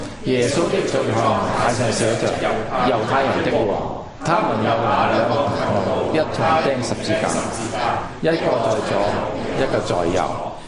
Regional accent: Guangdong, China; 我哋廣東人雖然人唔好多，但係我哋參與侍奉嘅係好多嘅機會

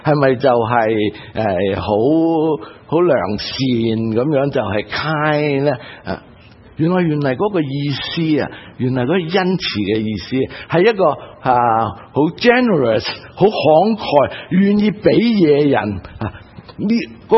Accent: Guangdong, China; 神问广东话，我们广东人就知道我爱那些

